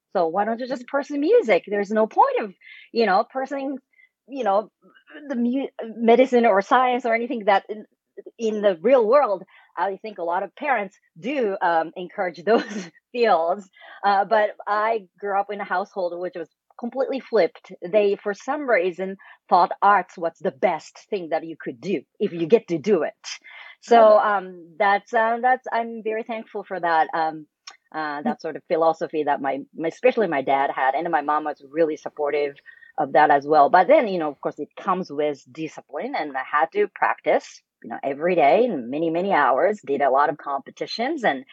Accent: Hokkaido, Japan; also born or lived in Tokyo; now in United States; So I was born in Japan and raised in Hokkaido, the northern part of Japan, and went to high school and an undergraduate school in Tokyo. I was in Tokyo for 7 years, and I came to the States for my master's degree.

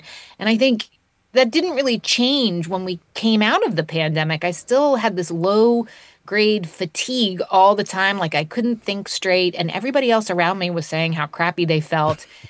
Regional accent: New Jersey, United States; So I grew up in New Jersey and ended up becoming a journalist right out of college.

